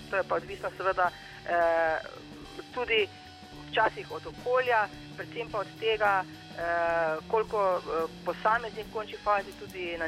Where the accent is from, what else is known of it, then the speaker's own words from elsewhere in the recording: Lenart, Styria, Slovenia; jaz sem pač iz Lenarta, nisem iz osrednje slovenske regije